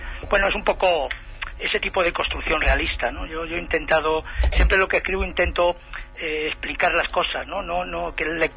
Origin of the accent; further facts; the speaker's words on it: Alicante, Valencian Community, Spain; No, yo soy de Alicante